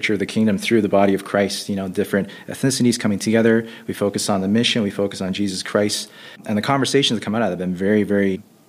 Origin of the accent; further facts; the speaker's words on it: Canada; So I think the only unifying part in all this is that I'm Canadian. That's shaped me and my identity for most of my life. Yeah, so to be Japanese, Canadian, Korean.